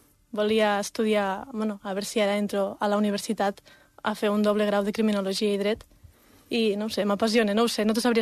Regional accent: Batea, Catalonia, Spain; acabàvem d'acabar l'escola, a Batea, al meu poble

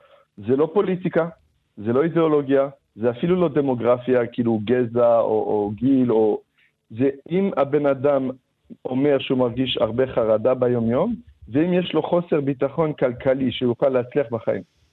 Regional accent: Canada; now in Israel; גדלתי בקנדה והייתי חשוף אליו מאוד מאוד מוקדם

